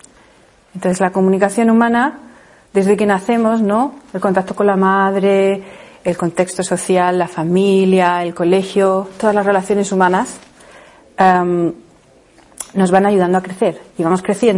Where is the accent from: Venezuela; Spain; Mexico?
Spain; Murcia, Region of Murcia; also born or lived in England; vivía en Inglaterra, yo soy de Murcia, y bueno, necesitaba salir de mi contexto